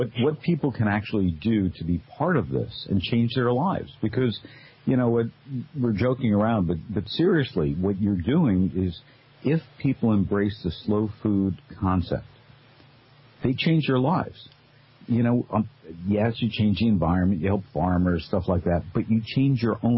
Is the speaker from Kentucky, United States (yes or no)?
yes; Kentucky, United States; No. I am actually from Kentucky.